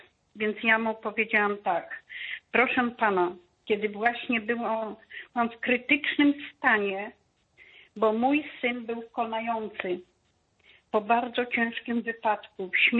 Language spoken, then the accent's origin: Polish; Świętokrzyskie Voivodeship, Poland; pochodzę właśnie z Kieleckiego, z parafii Zmirca Leonarda.